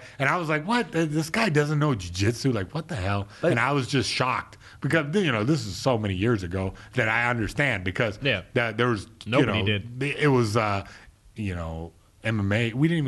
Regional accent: United States; look, I'm American, sort of born here and raised here.

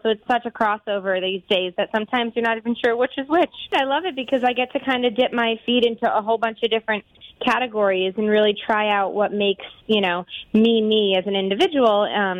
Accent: South Salem, New York, United States; Yep, I grew up in South Salem.

